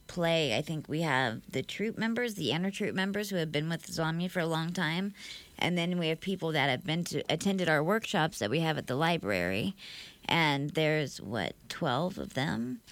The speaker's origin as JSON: {"language": "English", "town": "Honolulu", "region": "Hawaii", "country": "United States", "tie": "born or raised there", "also_born_or_lived": "Ohio", "moved": "yes", "lives_now": "Minneapolis, United States", "said": "Okay. I am from everywhere. I grew up in Honolulu, moved to Ohio, and then kind of lived everywhere. And I ended up in Minneapolis about 14 years ago"}